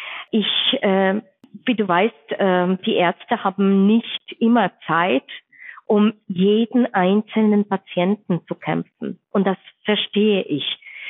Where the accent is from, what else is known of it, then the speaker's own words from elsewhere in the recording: Poland; Ich komme ursprünglich aus Polen und meine Familie, das heißt meine Mutter und mein Bruder, leben immer noch dort.